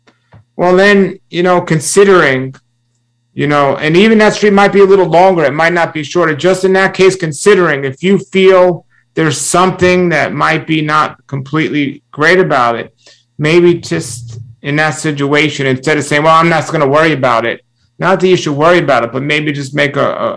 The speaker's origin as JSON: {"language": "English", "town": "New York City", "region": "New York", "country": "United States", "tie": "born or raised there", "said": "I grew up in New York City and I've traveled the world"}